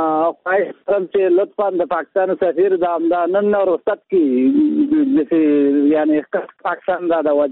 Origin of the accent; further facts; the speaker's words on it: Jalalabad, Nangarhar, Afghanistan; زه د جلال آباد خو یم، د خیرې ولسوالۍ یم.